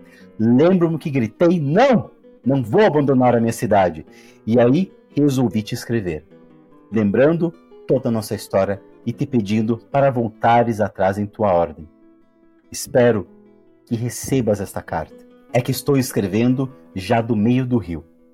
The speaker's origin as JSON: {"language": "Portuguese", "region": "Rio Grande do Sul", "country": "Brazil", "said": "porque eu sou gaúcho, para quem não sabe"}